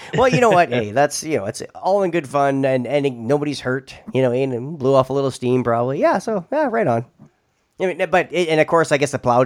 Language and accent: English; Ontario, Canada; When we were kids growing up in Northern Ontario, it was like November 1st to maybe halfway through March.